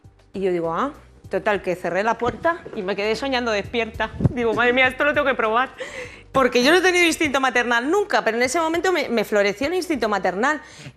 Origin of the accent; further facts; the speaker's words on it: Barcelona, Catalonia, Spain; Es que yo tenía 8 o 9 años y yo soy de Barcelona